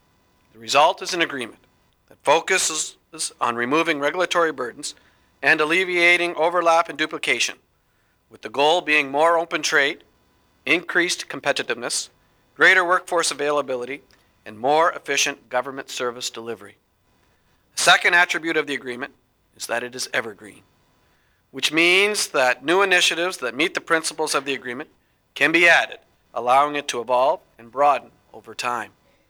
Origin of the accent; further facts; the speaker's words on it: the Maritimes, Canada; growing up in the Maritimers, as a Maritimer, you know, you're either a Leafs fan, a Habs fan, or a Bruins fan